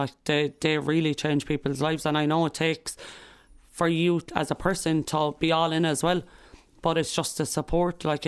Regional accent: Limerick, Munster, Ireland; we're from Limerick

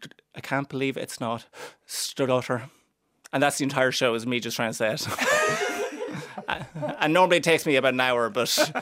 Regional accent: Cavan, Ulster, Ireland; like I'm from Cavan and everyone in Cavan has a speech impediment.

